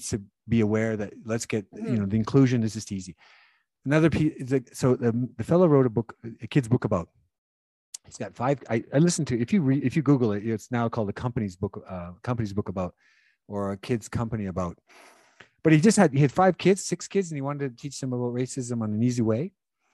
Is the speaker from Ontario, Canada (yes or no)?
no; Calgary, Alberta, Canada; I grew up in Calgary, so I know.